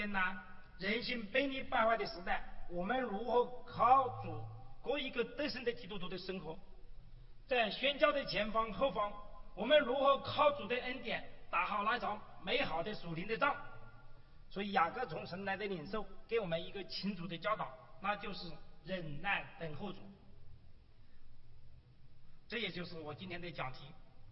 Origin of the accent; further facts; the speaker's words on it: China; 我们中国人的这个忍字，造字起义是把一把刀插在心头上